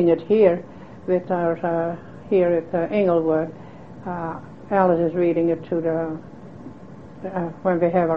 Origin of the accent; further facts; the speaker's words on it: Friesland, Netherlands; In fact, I shouldn't say Holland because it isn't. We are from Friesland, mm-hmm. and that is part of the Netherlands, you know.